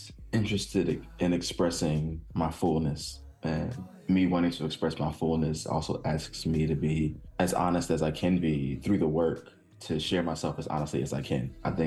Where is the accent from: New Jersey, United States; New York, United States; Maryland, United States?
Maryland, United States; Baltimore; And I also was born and raised in Baltimore and listened to a lot of Baltimore club music.